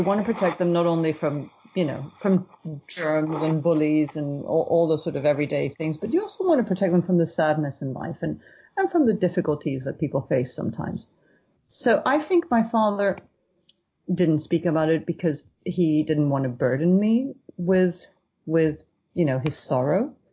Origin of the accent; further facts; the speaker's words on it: Venezuela; I grew up in Venezuela